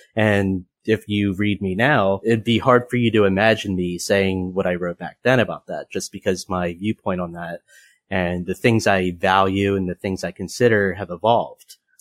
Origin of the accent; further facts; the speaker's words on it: Philadelphia, Pennsylvania, United States; I'm from the Philly area, follow the Phillies as fanatically as anyone else.